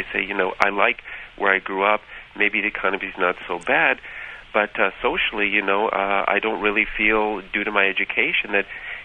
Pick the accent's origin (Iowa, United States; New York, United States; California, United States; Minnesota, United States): Iowa, United States; Sioux City; I'm originally from Sioux City, Iowa, and that's not, you know, exactly a small town. It's a small city. It's about 100,000 people.